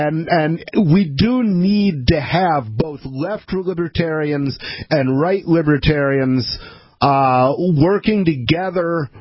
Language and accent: English; Ann Arbor, Michigan, United States; And besides, I grew up in Ann Arbor, Michigan.